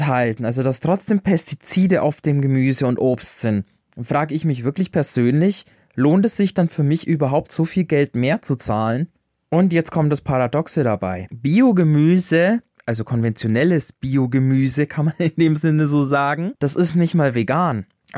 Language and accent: German; Berlin, Germany; vor allem für mich als Berliner